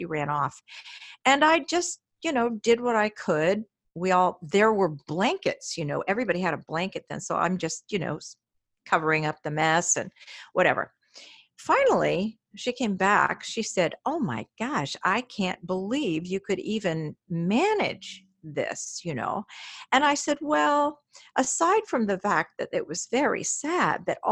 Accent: Oregon, United States; also born or lived in Hawaii; I think it was Hawaii. But I'm from Oregon originally. So I figured, well, I'll go home and maybe live with my parents for a bit

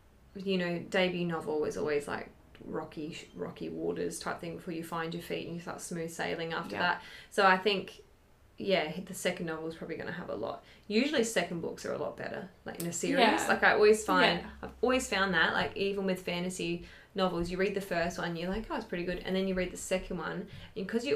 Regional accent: United Kingdom; Here I am being British.

